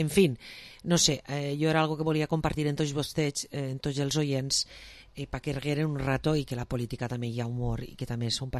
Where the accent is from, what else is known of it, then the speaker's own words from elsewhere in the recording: Vila-real, Valencian Community, Spain; jo soc de la ciutat de Villarreal